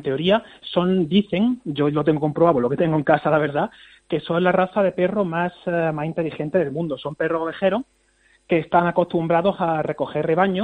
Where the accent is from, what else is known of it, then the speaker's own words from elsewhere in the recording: Jaén, Andalusia, Spain; also born or lived in Granada; yo soy granadino criado en Jaén.